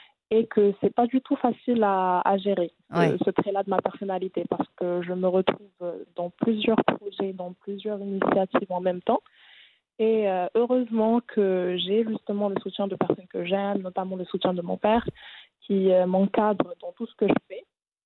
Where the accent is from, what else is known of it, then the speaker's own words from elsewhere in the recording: Morocco; je suis sénégalaise de nationalité, mais je suis née et j'ai grandi au Maroc.